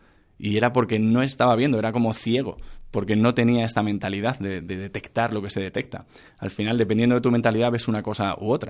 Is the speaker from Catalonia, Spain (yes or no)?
no; Madrid, Community of Madrid, Spain; Yo, de hecho, me fui a vivir al sur, soy de Madrid.